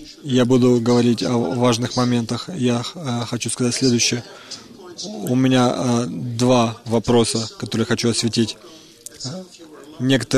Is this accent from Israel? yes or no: yes; Israel; Russian is a second language; Я сам не из Америки. Я из Израиля сам.